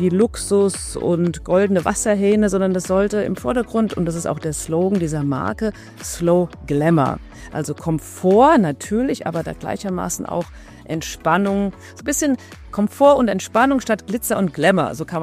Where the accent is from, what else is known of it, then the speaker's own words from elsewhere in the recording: Frankfurt, Hesse, Germany; also ich komme aus Frankfurt und meine weiteste Reise war damals mit der Klasse nach Darmstadt.